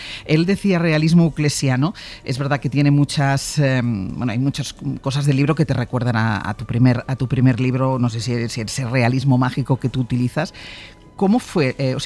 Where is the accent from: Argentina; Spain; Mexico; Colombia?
Spain; Barcelona, Catalonia; porque yo que sí soy barcelonesa, claro, sí.